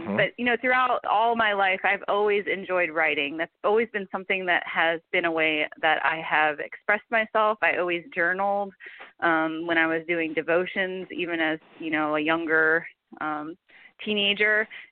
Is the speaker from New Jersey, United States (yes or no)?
yes; New Jersey, United States; Growing up in New Jersey, that kind of is what I think gave me a love for the beach